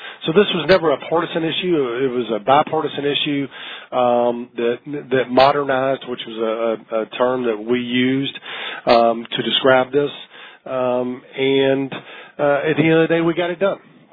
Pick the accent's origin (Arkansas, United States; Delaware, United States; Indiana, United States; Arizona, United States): Arkansas, United States; I grew up going to the track in Oakland, growing up in Arkansas, so I was a horse fan before I was a lobbyist for the horse racing industry.